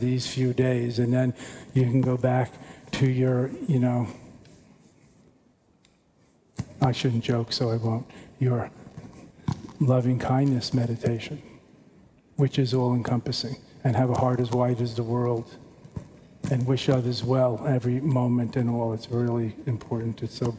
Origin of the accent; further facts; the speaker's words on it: New York, United States; I mean, I'm a New Yorker and I don't live in New York.